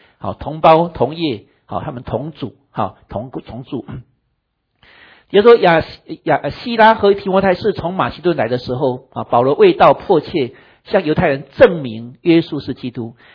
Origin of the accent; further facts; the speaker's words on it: Taiwan; now in Cupertino, United States; 我们小时候在台湾的话，就将来长大以后要到美国去